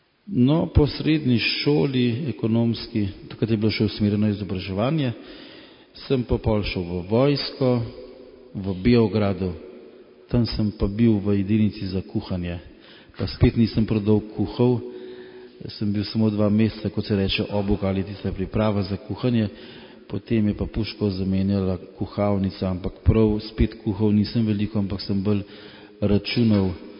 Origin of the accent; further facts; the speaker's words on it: Ljubljana, Central Slovenia, Slovenia; accent: Ljubljana; Po govorici boste ugotovili, da nisem Dolenc, da nisem Gorenc, ampak da govorim pogosto pokvarjeno ljubljanščino. Tako da sem Ljubljančan, rojen je takole, recimo, da bomo rekli 42 let pa 11 mesecev.